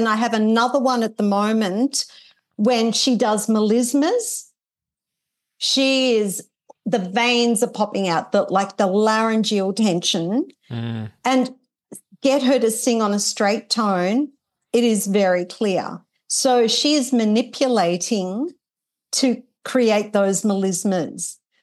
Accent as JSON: {"language": "English", "country": "Australia", "said": "Sorry, I'm Australian. I have a wicked humour."}